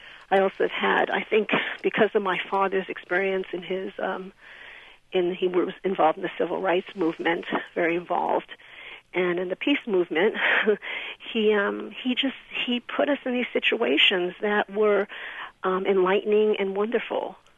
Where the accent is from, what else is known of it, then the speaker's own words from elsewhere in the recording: Bronx, New York, United States; now in Oakland, United States; I grew up in the Bronx in New York in an all-white Jewish neighborhood in the 50s and the 60s.